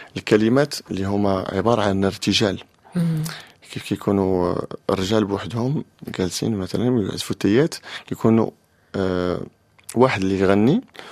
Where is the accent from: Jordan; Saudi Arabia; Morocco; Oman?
Morocco; Western Sahara; خصوصا أن في الأصل ديالي هنا في الصحراء احنا كيف كنشوفوا ما عندناش منازل اللي هما فيكس ولا منازل ثابتة